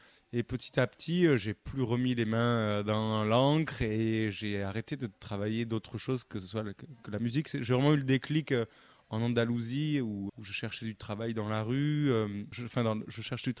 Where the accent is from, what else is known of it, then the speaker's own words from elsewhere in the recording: Toulouse, Occitanie, France; J'étais assez turbulent quand j'étais jeune à Toulouse.